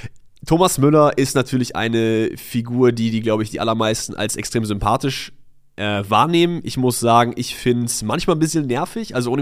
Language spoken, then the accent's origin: German; Troisdorf, North Rhine-Westphalia, Germany; ich komme aus Troisdorf